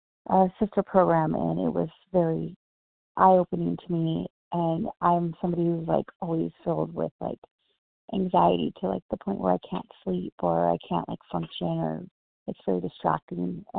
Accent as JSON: {"language": "English", "region": "California", "country": "United States", "said": "I'm from Southern California."}